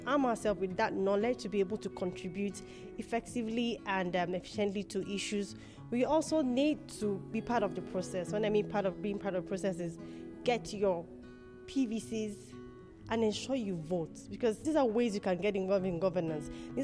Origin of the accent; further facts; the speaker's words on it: Lagos, Nigeria; and I'm from Lagos State.